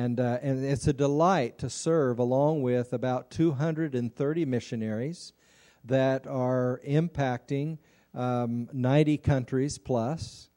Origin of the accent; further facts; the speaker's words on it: Kansas, United States; Because I did grow up in Kansas, and although I grew up in First Wesleyan in Wichita